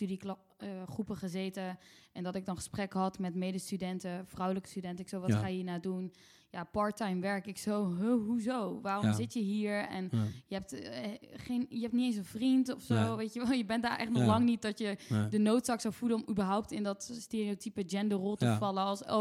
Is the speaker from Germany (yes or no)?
no; Turkey; ik ben Turks